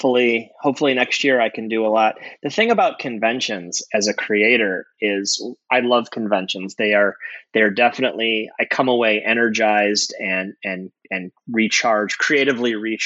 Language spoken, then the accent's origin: English; Midwest, United States; now in Seattle, United States; it's my tie to the Midwest, which is where I'm from originally.